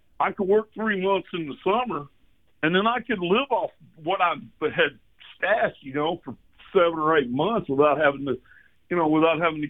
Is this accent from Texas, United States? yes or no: yes; Livingston, Texas, United States; I grew up in Polk County. It's like south of y'all, a couple hundred miles. It's southeast Texas, just north, about 70 miles due north of Houston. County seat's Livingston. I was born in the hospital there and graduated from that high school.